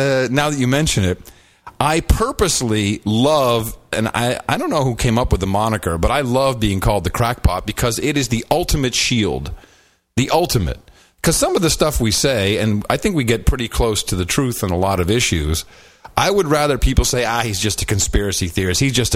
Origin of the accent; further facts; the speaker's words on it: Amsterdam, North Holland, Netherlands; I grew up in Amsterdam. I saw it working quite well, thank you.